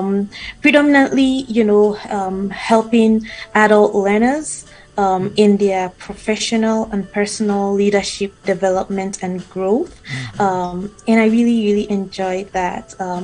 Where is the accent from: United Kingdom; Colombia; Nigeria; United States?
Nigeria; moved away as an adult; now in Canada; I'm originally from Nigeria.